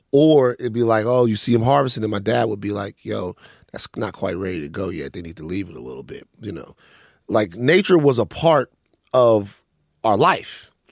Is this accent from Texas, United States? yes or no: no; Maringouin, Louisiana, United States; Growing up, it was like nature all around me. You know, growing up in Maringouin, growing up in Louisiana, it's like nature everywhere, right?